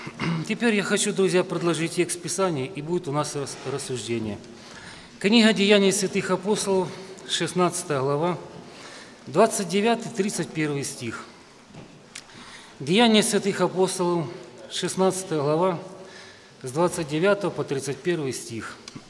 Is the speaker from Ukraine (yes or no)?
yes; Ukraine; я с Украины. В 79-м году я принял водное крещение. Я родился в верующей семье. Отец и мать у меня были верующие. Отец был диаконом по местной церкви.